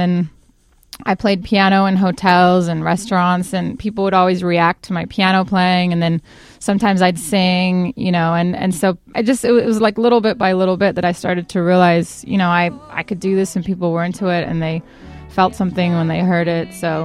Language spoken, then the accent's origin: English; Zimbabwe; also born or lived in South Africa / Sydney, Australia / Portland, Oregon; now in Brooklyn, United States; My family's South African, so I grew up in Zimbabwe and South Africa, and then we moved to Sydney, Australia, and then to Portland, Oregon.